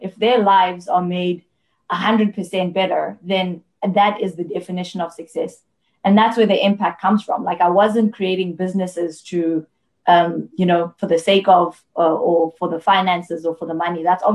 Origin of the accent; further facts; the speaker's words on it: Polokwane, Limpopo, South Africa; She lives in a rural area, not too far from where I grew up in Polokwane.